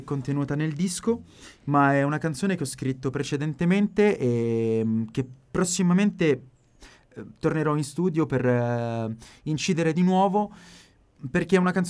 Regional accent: Turin, Piedmont, Italy; now in Rome, Italy; Io sono di Torino, ma abito a Roma da almeno 10 anni, ho perso il conto.

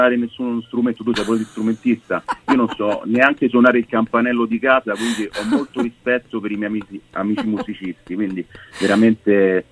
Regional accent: Rome, Lazio, Italy; essendo proprio romano

